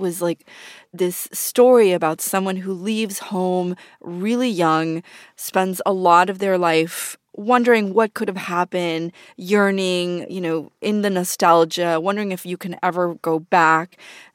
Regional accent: Argentina; like Lionel Messi, I am from Argentina, and I'm very soccer-obsessed. Soccer was a part of my life growing up.

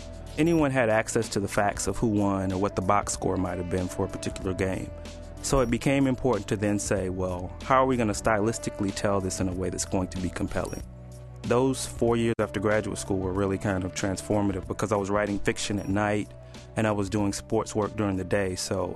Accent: Montgomery, Alabama, United States; I was growing up in Montgomery, and like most kids there, I had heard the stories of the Montgomery bus boycott and Martin Luther King Jr.

